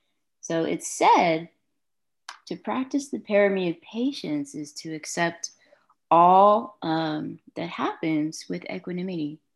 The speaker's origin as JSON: {"language": "English", "region": "California", "country": "United States", "said": "I'm originally from the Bay Area. I spent my life in the Bay, and I just moved north last, actually it's been 2 years now, it's so crazy. But moving out here, you know, resources are a little bit different. I'm out in Northern California, you know, not in the urban areas."}